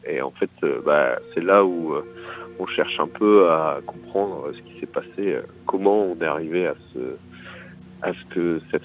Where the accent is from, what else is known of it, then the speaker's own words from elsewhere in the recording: Hauts-de-France, France; ma région d'origine, où je suis né, qui est le bassin minier du Nord-Pas-de-Calais, ce qui n'est pas forcément un endroit très funky, mais qui a une histoire plutôt forte, en fait, une histoire industrielle assez importante.